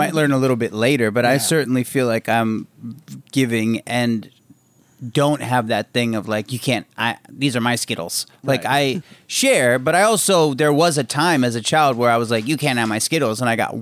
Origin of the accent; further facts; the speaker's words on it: Maryland, United States; I grew up in Maryland, the suburbs of Maryland.